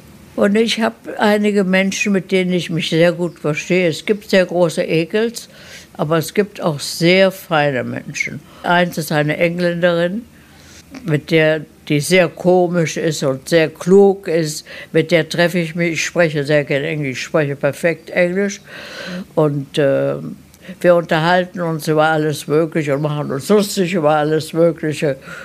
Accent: Germany; now in Argentina; Ich bin Deutsche. Ich habe mich nicht argentinisiert. Nein.

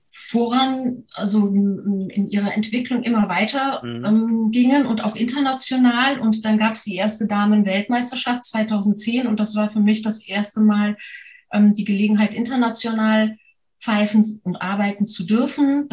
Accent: Vienna, Austria; born there; Ich bin eine gebürtige Wienerin, muss ich dazu sagen. Und nein, ich spreche hier kein Österreichisch. Das mache ich nur in Österreich.

